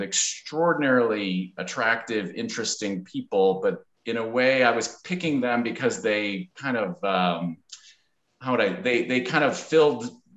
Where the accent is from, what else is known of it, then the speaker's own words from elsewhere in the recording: Milwaukee, Wisconsin, United States; So I grew up in the Midwest, in Milwaukee, and in a Catholic family, went to Catholic schools, a very kind of pale Midwestern form of Catholicism